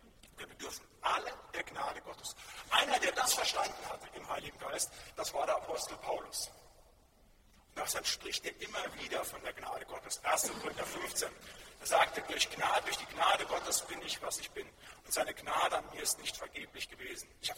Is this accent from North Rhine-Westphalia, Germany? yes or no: yes; North Rhine-Westphalia, Germany; Ich komme ja aus dem Siegerland, da wo ich sozialisiert wurde in dem Bereich, auch christlich, wo ich aufgewachsen bin, in den Gemeinschaften.